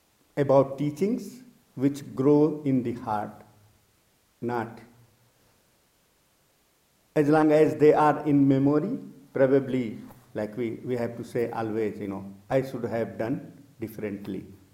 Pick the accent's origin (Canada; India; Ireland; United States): India; English is a second language; because of my pronunciation, as you know that I'm Indian, so my pronunciation is very different.